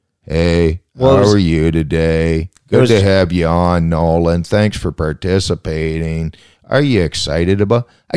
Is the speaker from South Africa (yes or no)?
no; Canada; As a Canadian, good for him.